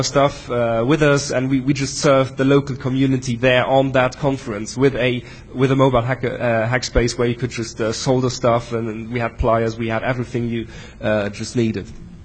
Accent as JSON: {"language": "English", "country": "Luxembourg", "said": "Luxembourg is a small country in the middle of Europe. We are bordered by Germany, France, and Belgium."}